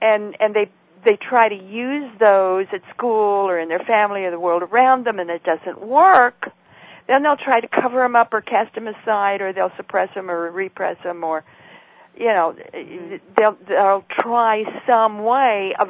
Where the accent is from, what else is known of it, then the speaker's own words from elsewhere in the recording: Idaho, United States; My former husband was a crop duster, and I'm from Idaho. And in Idaho, the bees are protected by law.